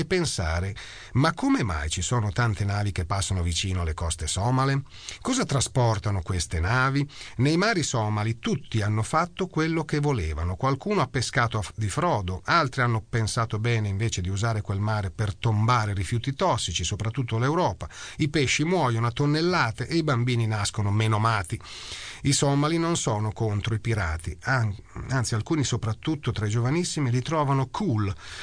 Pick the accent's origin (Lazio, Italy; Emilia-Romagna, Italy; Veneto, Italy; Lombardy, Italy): Lazio, Italy; Rome; born there; Sono nata a Roma da genitori somali.